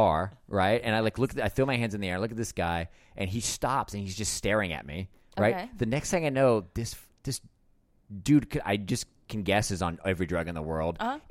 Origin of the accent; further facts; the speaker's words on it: the South, United States; She's from the Midwest, I'm from the South.